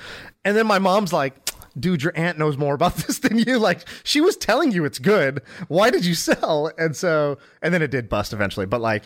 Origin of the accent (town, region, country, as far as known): United States; born or raised there